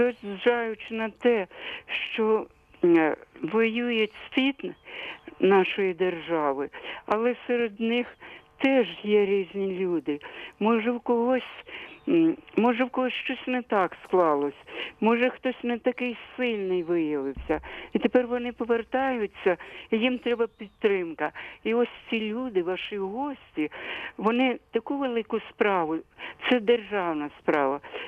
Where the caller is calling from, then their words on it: Brovary, Kyiv Oblast, Ukraine; у нас Броварів